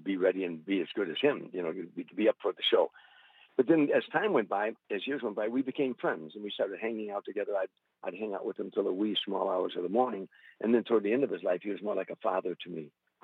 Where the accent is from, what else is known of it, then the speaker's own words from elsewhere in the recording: Harvey, Illinois, United States; He was a kid from Hoboken in New Jersey, and I was a kid from Harvey, Illinois. And that's what we talked about, the neighborhood growing up